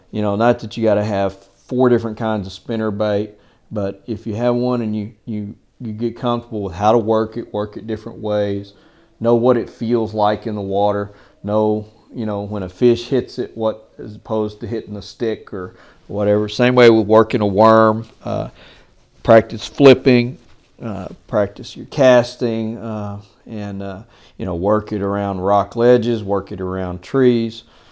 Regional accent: Hereford, Texas, United States; now in San Angelo, United States; originally I was from Hereford, Texas, but I've lived in San Angelo since about 1983.

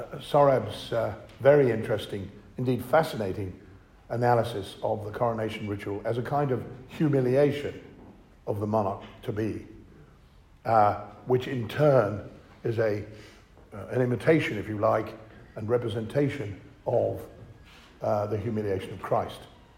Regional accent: Australia; born there; I was born in Australia. I'll let out a little secret. I'm actually a fifth generation Australian.

